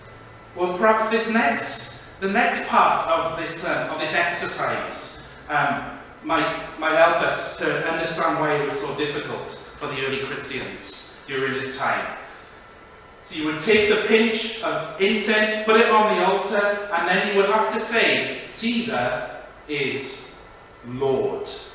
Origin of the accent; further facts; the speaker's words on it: Wales, United Kingdom; It's because I'm Welsh.